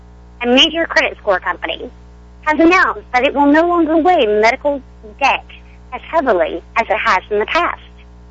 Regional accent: Tennessee, United States; For those of you that are out there, you know that I'm from Tennessee

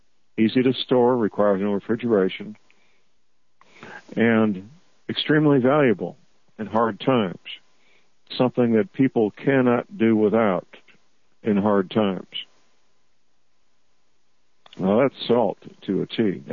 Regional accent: St. Louis, Missouri, United States; We still, in my hometown of St. Louis, out in what we call St. Charles County, there's still a road out there named Boone's Lick Road

